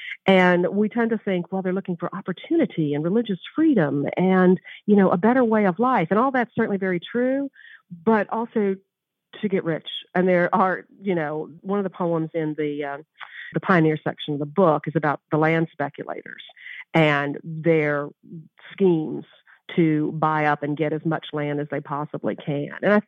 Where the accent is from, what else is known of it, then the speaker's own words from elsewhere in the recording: Kentucky, United States; Growing up in Kentucky, you always hear about dark and bloody ground